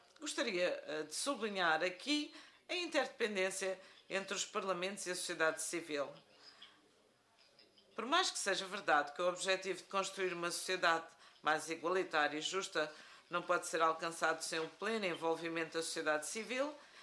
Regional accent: Seville, Andalusia, Spain; Portuguese is a second language; now in Portugal; eu sou de Andaluzia, de Sevilha

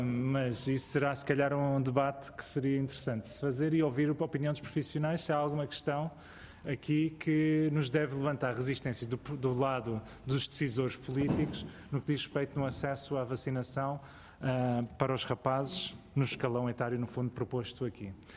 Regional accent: Cascais, Lisbon, Portugal; Eu, que venho do Conselho de Cascais

